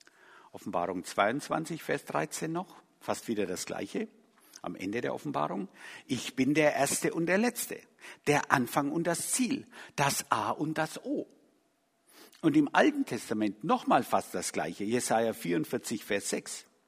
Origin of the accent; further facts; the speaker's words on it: Bavaria, Germany; accent: Franconian; Ich komme aus dem Frankenland, ich kann also kein Hochdeutsch.